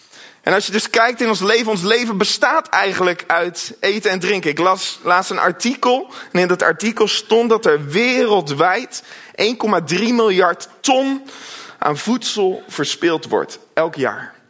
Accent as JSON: {"language": "Dutch", "country": "Netherlands", "said": "ik kom zelf uit Gouden. Maar we wonen in een westelijke samenleving en we hebben het als Nederlanders erg goed."}